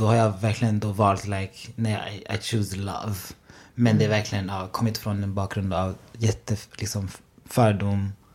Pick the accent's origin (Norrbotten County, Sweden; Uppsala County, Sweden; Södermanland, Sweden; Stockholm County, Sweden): Uppsala County, Sweden; Enköping; also born or lived in Burundi; Jag är från Enköping, men jag är född i Burundi.